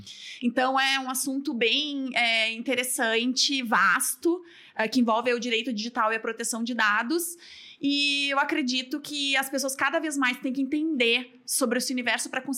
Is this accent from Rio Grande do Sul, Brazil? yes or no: yes; Rio Grande do Sul, Brazil; eu sou gaúcha, né? Não tem como negar, só ouvi 5 minutos falando aqui. E eu sou do interior do Rio Grande do Sul, fiz faculdade na Universidade Federal de Pelotas, Rio Grande do Sul.